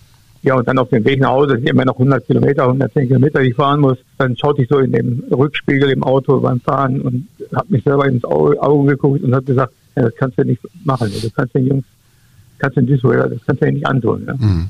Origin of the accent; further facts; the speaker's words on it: North Rhine-Westphalia, Germany; Ich komme mal hier aus dem Westfälischen. Ne? Und für mich war hier Dortmund, Schalke, so, das war so ein Heimatgefilde. Ne? Und bin dann 70 nach Duisburg gekommen.